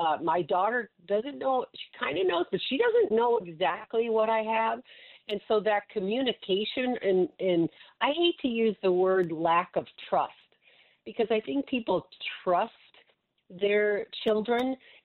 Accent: Midwest, United States; or like where I grew up also in the Midwest, I find that those people are a little bit more conservative.

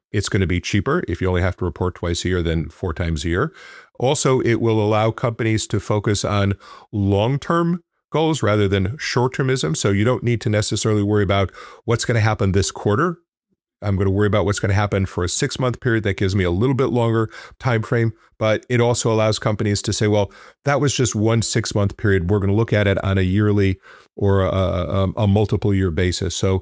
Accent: Midwest, United States; born there; I'm a Midwesterner by birth, went to school in Illinois, both undergrad and law school

